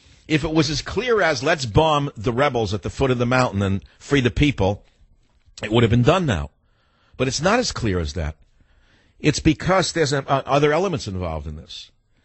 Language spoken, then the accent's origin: English; United States; As an American, I want to tell you this.